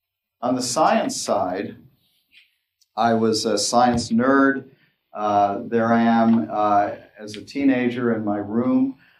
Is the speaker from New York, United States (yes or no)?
yes; New York City, New York, United States; So I was born in New York City, 1959. I was born into a Jewish household.